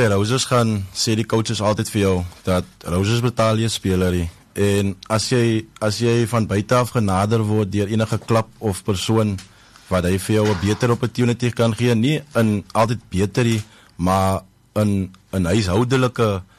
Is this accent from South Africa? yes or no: yes; Hermanus, Western Cape, South Africa; Ek is ook oorspronkelijk van die Overberg, my pa en amal, ons is van Hermanus